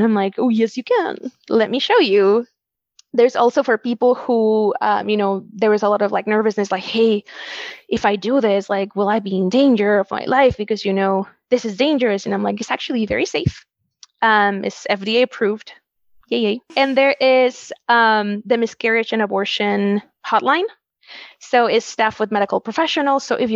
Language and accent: English; Wisconsin, United States; born there; I was born here. I was born in Wisconsin